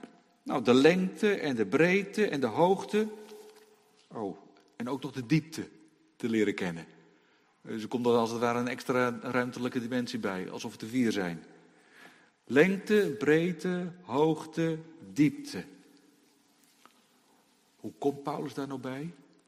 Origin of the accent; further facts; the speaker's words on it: Hoorn, North Holland, Netherlands; moved away as an adult; ik kom zelf uit Horen, West-Friesland, kop van Noord-Holland. Woon ik al 25 jaar niet meer, sinds ons trouwen.